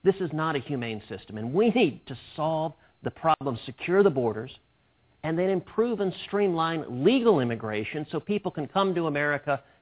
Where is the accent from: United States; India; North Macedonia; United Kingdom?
United States; Texas; He's from Florida. I'm from Texas. We both are states that have dealt with a lot of immigration.